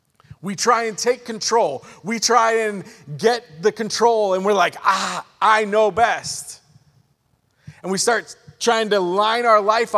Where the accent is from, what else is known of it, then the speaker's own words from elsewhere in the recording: Pennsylvania, United States; And again, I grew up in a town. I grew up in Pennsylvania. It's small, small town.